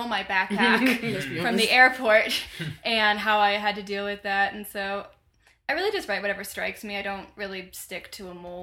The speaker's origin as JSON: {"language": "English", "town": "Santa Fe", "region": "New Mexico", "country": "United States", "said": "Well, I'm actually from Santa Fe. My parents live about 15 minutes away."}